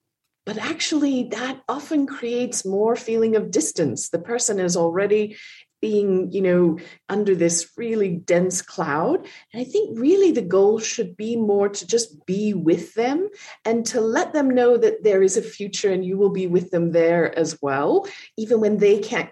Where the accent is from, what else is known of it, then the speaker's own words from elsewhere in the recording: Montana, United States; I grew up in Montana, so part of me wants to say Yellowstone because of all the unusual colours we get in pools there.